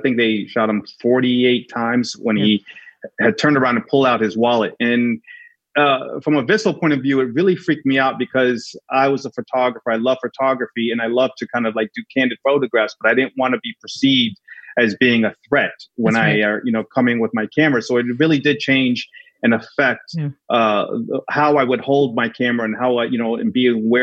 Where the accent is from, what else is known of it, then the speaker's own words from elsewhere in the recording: New York, United States; And one of the things I love about Times Square is, as a New Yorker, generally New Yorkers hate Times Square.